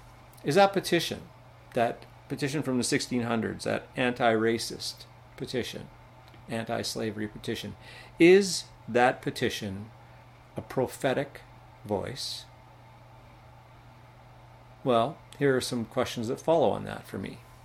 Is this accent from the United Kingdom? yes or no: no; Canada; I grew up in the Mennonite community in Canada